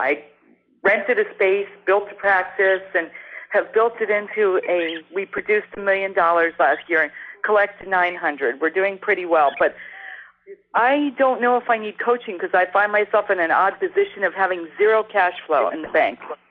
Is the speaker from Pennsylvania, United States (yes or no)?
yes; Pennsylvania, United States; from Pennsylvania.